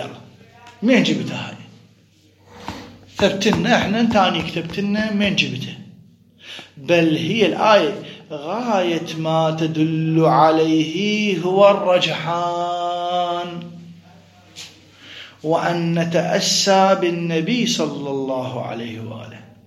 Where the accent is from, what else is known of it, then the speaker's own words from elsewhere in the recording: Iraq; ولا أخرج عن كوني عراقي